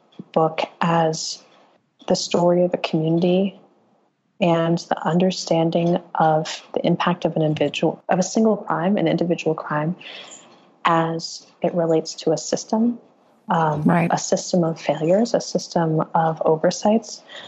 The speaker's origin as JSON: {"language": "English", "country": "United States", "said": "both kind of personally and creatively and politically and as a, you know, as an American."}